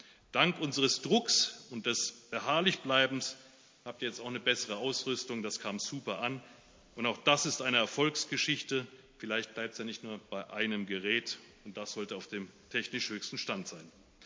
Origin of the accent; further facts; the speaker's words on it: Munich, Bavaria, Germany; erstmal eine schöne Zeit in meiner Heimatstadt München.